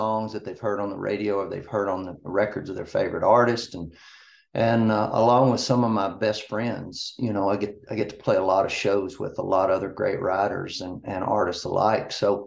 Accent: Kentucky, United States; now in Nashville, United States; I grew up, you know, on a farming kind of ranching deal up in Kentucky.

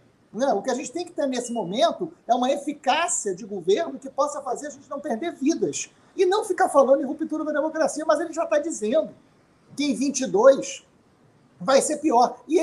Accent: Rio de Janeiro, Brazil; porque somos do Rio de Janeiro, né

